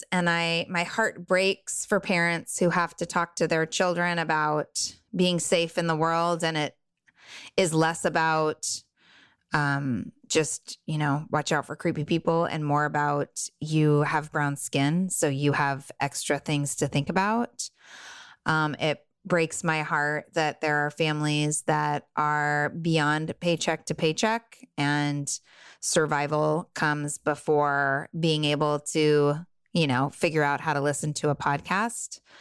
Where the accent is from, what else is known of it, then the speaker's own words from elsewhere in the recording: California, United States; I grew up in Southern California in a bubble of wealth.